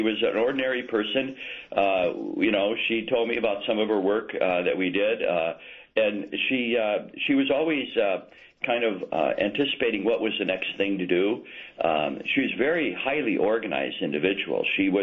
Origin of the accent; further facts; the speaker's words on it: Omaha, Nebraska, United States; now in Chicago, United States; I grew up in Omaha, so the climate is about the same.